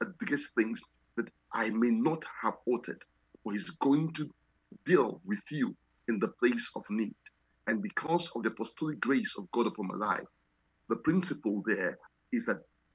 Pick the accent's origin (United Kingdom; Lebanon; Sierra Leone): Sierra Leone; now in United States; I come from Sierra Leone. I am presently in the United States, but this is not my homeland.